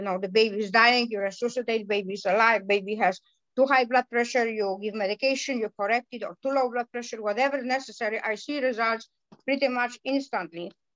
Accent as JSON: {"language": "English", "country": "Poland", "tie": "born or raised there", "also_born_or_lived": "Gdańsk", "moved": "as an adult", "said": "So my both parents were doctors, and they were working in Poland, and I became a doctor."}